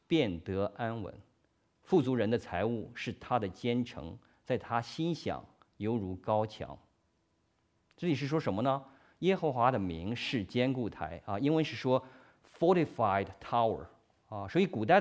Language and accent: Chinese; Xi'an, Shaanxi, China; 因为古时候这个城墙我是从西安来的，对吧？西安那个城墙非常的雄伟也漂亮